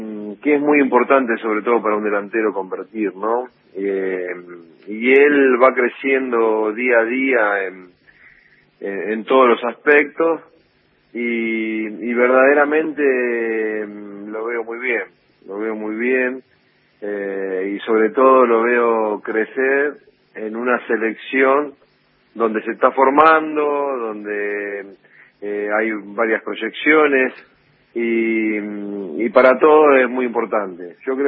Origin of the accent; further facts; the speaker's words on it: Argentina; como argentino